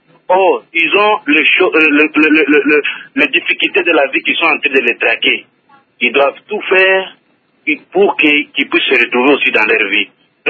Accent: Katanga, DR Congo; chez nous au Katanga

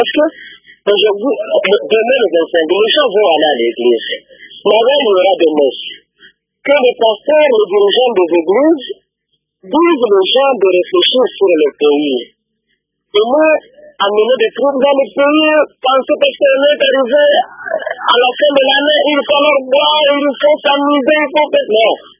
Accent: Baraka, South Kivu, DR Congo; ici chez nous à Baraka aujourd'hui, si vous arrivez au marché d'Aïbaz, vous trouvez tout un encombrement de gens qui cherchent des habits

